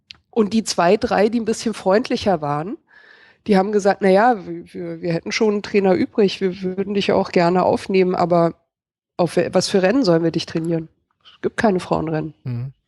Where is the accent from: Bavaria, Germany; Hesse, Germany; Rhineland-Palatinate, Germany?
Hesse, Germany; ich bin ja in den 70er Jahren in so einer Kleinstadt aufgewachsen in Hessen, ne, so kurz vorm Vogelsberg irgendwie